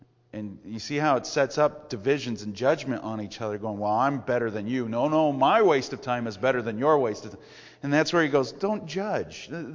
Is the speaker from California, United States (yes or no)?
no; Denver, Colorado, United States; where I come from Denver.